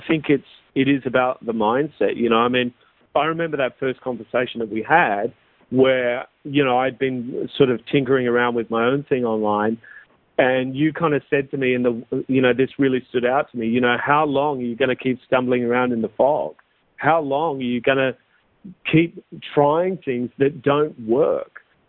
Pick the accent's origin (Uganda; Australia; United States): Australia; my wife is British, I'm Australian.